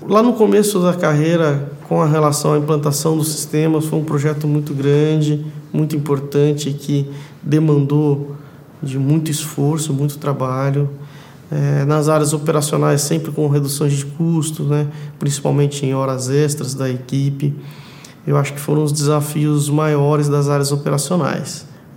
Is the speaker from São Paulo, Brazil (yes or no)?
yes; São Paulo, Brazil; Sou do interior de São Paulo, fui conhecer uma mineira em Muriaé.